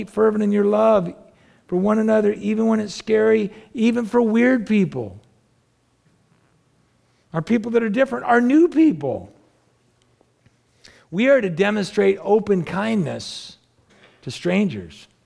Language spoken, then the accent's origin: English; United States; And I'm a foreigner, so they're talking to me, you know, because I'm American and I'm kind of standing out